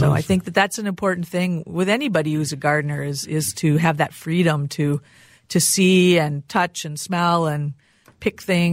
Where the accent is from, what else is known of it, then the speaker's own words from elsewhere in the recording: Rochester, United States; I grew up in Rochester, and the house I grew up in, my grandfather had built, and it was full of amazing plants.